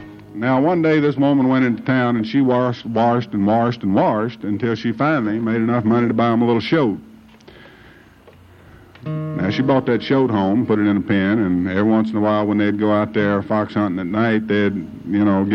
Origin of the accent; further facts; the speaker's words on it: West Virginia, United States; We're all from West Virginia.